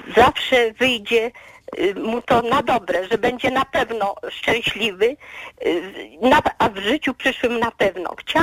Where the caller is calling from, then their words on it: Zakopane, Lesser Poland, Poland; ja z Zakopanego telefonię